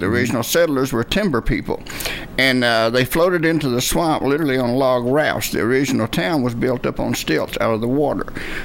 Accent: Canalu, Missouri, United States; Canalu is a little swamp town that I grew up in the Boot Hill area of Missouri, right on the other side of the Mississippi River.

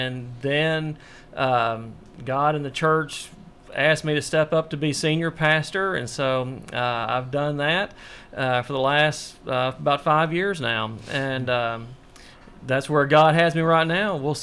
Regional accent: Woodbury, Tennessee, United States; I grew up in Woodbury, grew up in Cannon County, graduated high school from Cannon County High School.

